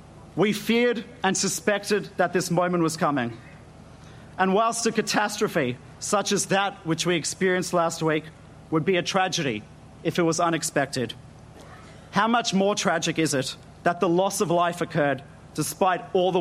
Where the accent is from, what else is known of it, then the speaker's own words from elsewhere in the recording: Australia; As proud Australian Jews who love this country with every fibre of our being